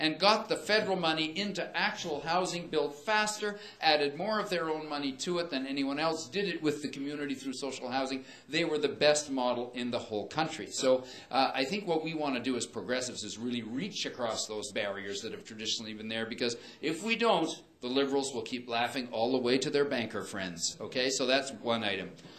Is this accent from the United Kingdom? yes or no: no; Quebec, Canada; I come from Quebec.